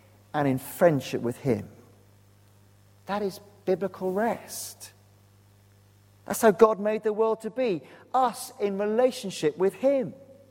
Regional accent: Wales, United Kingdom; I love a good cry. I'm a Welshman. I can weep at most things.

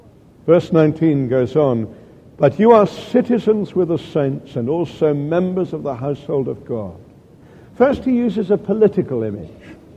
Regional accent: United Kingdom; It's not that I stopped being British or proud of Britain's achievements or wanting to see Britain prosper.

